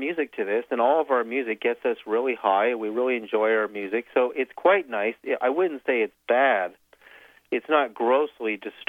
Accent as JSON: {"language": "English", "country": "Canada", "also_born_or_lived": "Sedona, Arizona / Los Angeles", "said": "Before that, I lived in Los Angeles for many decades, and I'm Canadian originally."}